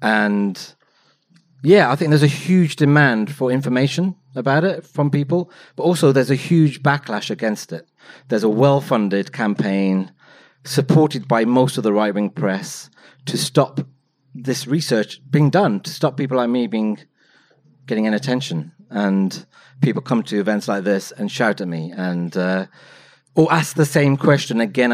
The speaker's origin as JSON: {"language": "English", "country": "United Kingdom", "said": "It's like, well, I'm British. So I'm interested in it."}